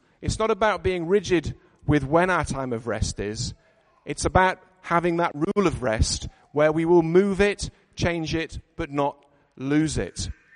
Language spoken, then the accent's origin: English; Yorkshire and the Humber, United Kingdom; being a Yorkshireman, a garden shed is something that is sacred territory as a man cave